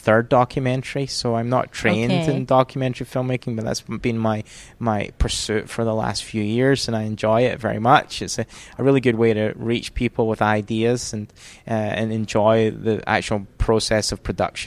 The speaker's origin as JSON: {"language": "English", "region": "Scotland", "country": "United Kingdom", "lives_now": "Waco, United States", "said": "we began in Texas, Waco, which is where I live, although I'm from Scotland originally."}